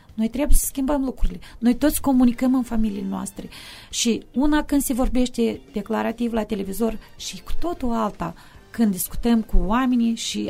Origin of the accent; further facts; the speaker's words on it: Selemet, Cimișlia District, Moldova; îmi iubesc foarte mult satul meu de Baștină, Selimet, îmi iubesc oamenii de la țară